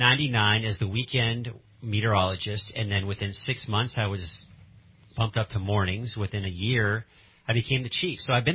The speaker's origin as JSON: {"language": "English", "town": "Milwaukee", "region": "Wisconsin", "country": "United States", "tie": "born there", "lives_now": "Reading, United States", "said": "I was born in Milwaukee, Wisconsin, eh?"}